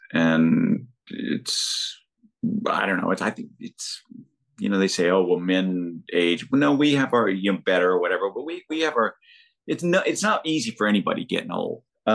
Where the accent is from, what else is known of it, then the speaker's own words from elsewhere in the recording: Florida, United States; and you know, I grew up in North Florida, so it was pretty close to that.